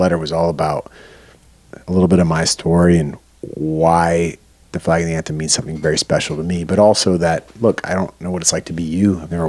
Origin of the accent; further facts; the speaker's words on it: United States; I'm an American. Thank you.